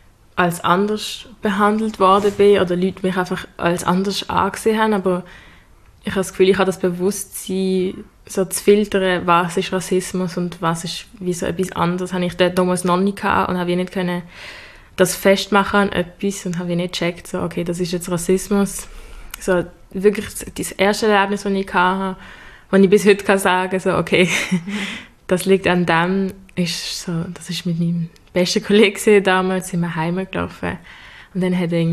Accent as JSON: {"language": "German", "town": "Basel", "region": "Basel-Stadt", "country": "Switzerland", "said": "ich bin 18, ich komme auch aus Basel und bin Schülerin am Gym Leonard."}